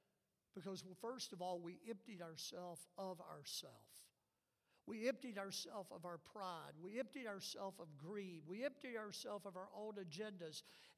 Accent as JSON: {"language": "English", "region": "the South", "country": "United States", "accent": "southern", "said": "today I know I still talk with nasality and my inherited southern accent."}